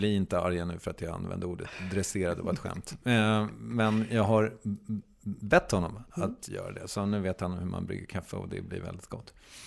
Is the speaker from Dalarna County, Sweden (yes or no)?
no; Strängnäs, Södermanland, Sweden; vi var då i min hemstad i Strängnäs